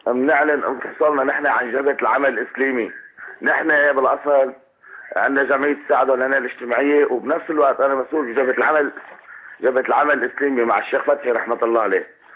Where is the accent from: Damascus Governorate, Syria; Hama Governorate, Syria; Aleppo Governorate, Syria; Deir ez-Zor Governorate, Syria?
Hama Governorate, Syria; Hama; انا من حماة وافتخر باهل حماة